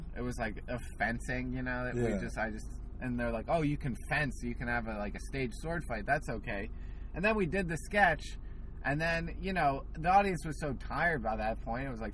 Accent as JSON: {"language": "English", "region": "New Jersey", "country": "United States", "tie": "born or raised there", "said": "Anyway, speaking of my hometown, New Jersey man steals dog on first date. So Dover, New Jersey, very close to my house."}